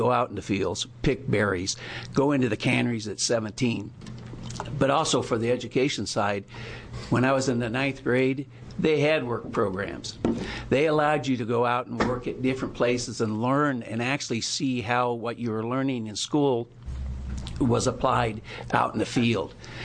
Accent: Oregon, United States; I am part of this system. I grew up here in Oregon. I am part of the K-12.

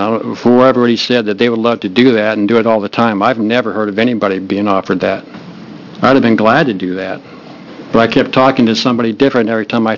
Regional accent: Bend, Oregon, United States; I'm from Bend, Oregon.

